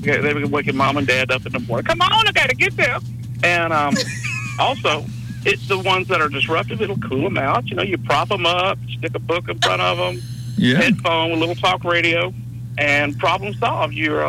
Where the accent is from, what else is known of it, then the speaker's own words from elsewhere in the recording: United States; I'm an American. I like sugar. Americans traditionally we eat a lot of sugar.